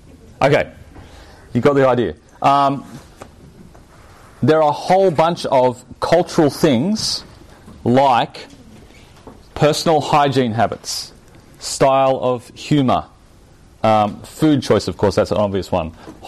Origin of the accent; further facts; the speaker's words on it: Indonesia; Well, I grew up in Indonesia.